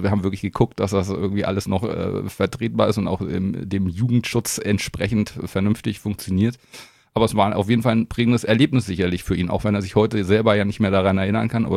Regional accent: Berlin, Germany; born there; Also ich bin vor sehr, sehr langer Zeit in Berlin geboren und zwar wirklich im Wedding. Der väterliche Teil meiner Familie kommt aus dem Wedding, völlig verwurzelt da drin.

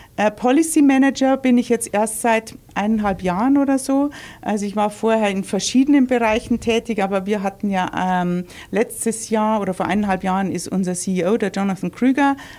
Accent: Landau, Bavaria, Germany; accent: Bavarian; Ursprünglich aus dem tiefsten Niederbayern. Also wenn man in München in die Isar springt und flussabwärts schwimmt, dann kommt man an Landau vorbei. Das ist da, wo ich ursprünglich herkomme.

